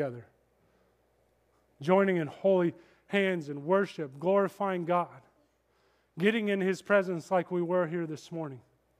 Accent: Kansas, United States; I'm from Kansas, northwest Kansas, close to Colorado.

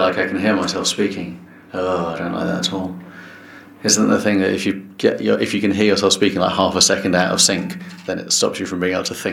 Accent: Nottingham, East Midlands, United Kingdom; I'm an improviser from Nottingham

